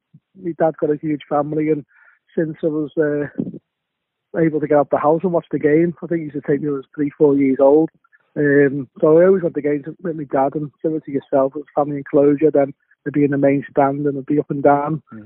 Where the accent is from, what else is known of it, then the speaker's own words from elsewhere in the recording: Scotland, United Kingdom; you're English, I'm Scottish. I'm Liverpool, you're Everton.